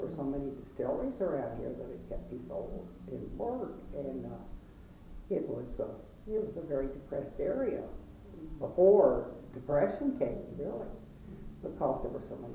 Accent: Early Times, Kentucky, United States; I was born in Early Times, Kentucky, which was, of course, a little, I don't think it was, I don't know what it was. It was just a post office, I suppose, and a distillery. And I went to school briefly at, for several years, at the country school across the way

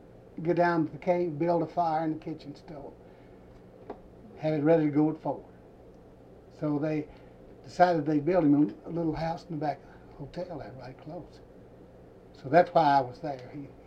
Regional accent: Mammoth Cave, Kentucky, United States; Right here at Mammoth Cave.

